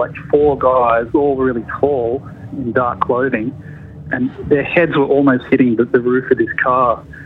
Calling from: South Africa; I'm calling from South Africa.

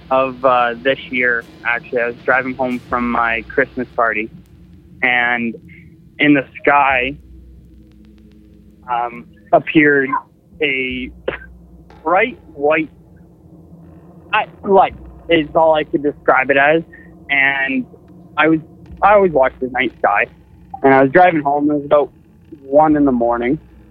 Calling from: Tillsonburg, Ontario, Canada; from Tilsonburg, Ontario.

